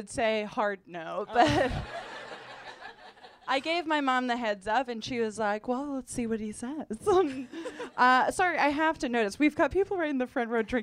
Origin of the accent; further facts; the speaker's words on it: Massachusetts, United States; I was just thinking our first live episode we ever did was in my home state of Massachusetts, ever heard of it